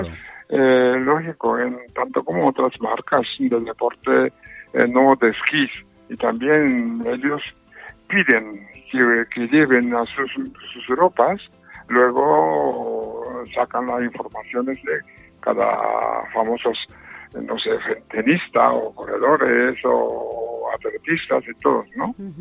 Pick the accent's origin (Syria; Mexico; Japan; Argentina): Japan; now in Spain; Vengo de Japón y después de haber estado en Estados Unidos casi un año de estudio mío.